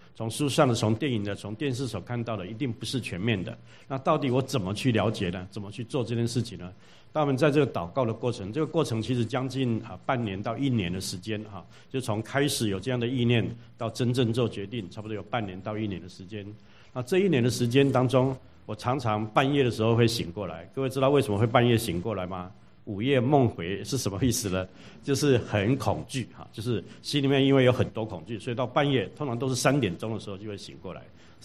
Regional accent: Taiwan; 我在台湾长大，在基督徒家庭长大

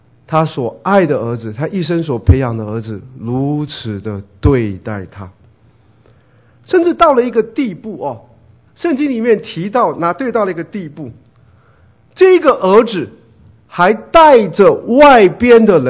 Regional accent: China; 我们特别我们中国人，在我们中国人文化 环境里面哈，看不得别人好。我们中国人常常有光宗耀祖。

